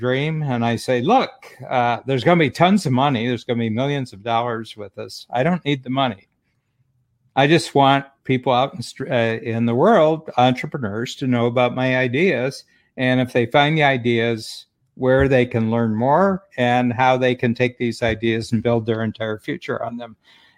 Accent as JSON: {"language": "English", "country": "United States", "moved": "yes", "lives_now": "Canada", "said": "I'm American, but I've been living in Canada for almost 50 years, and I have a home in Chicago too. So, I'm both citizenships."}